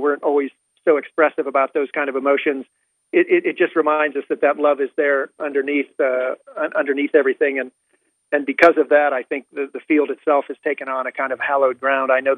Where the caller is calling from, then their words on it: California, United States; I'm in Southern California.